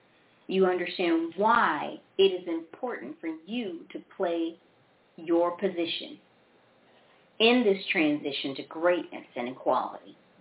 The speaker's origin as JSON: {"language": "English", "town": "Memphis", "region": "Tennessee", "country": "United States", "tie": "born there", "said": "And if you know who I am, you know me, I was born in Memphis, Tennessee."}